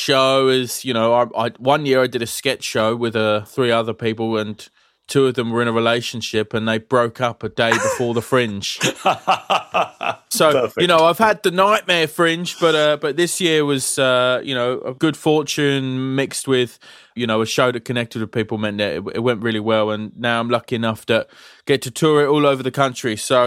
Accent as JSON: {"language": "English", "town": "Dagenham", "region": "London", "country": "United Kingdom", "lives_now": "Edinburgh, United Kingdom", "said": "Well, I am from Dagenham."}